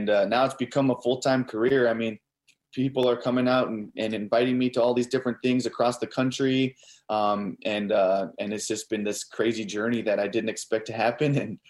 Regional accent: Unalakleet, Alaska, United States; also born or lived in Barrow; from American Ninja Warrior. I'm Inupiaq from Unalakleet and Barrow, Alaska.

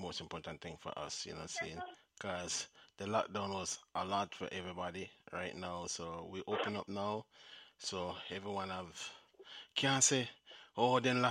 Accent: Jamaica; sometimes some people say they don't understand when I speak, and they say, I'm not Jamaican, but I'm trying to tell them. Me a Jamaican.

